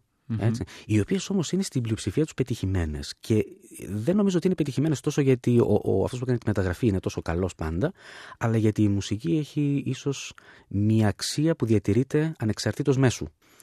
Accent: Greece; Εγώ είμαι Έλληνας.

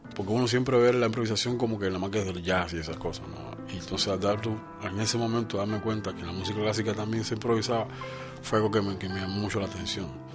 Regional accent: Cuba; busqué algo que me identificara como cubano

